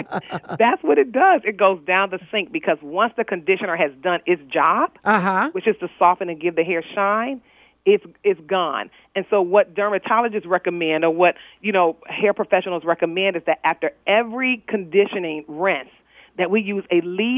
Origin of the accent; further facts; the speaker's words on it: Chicago, Illinois, United States; now in Atlanta, United States; So although I moved to Atlanta eventually, I'm from Chicago, and got a job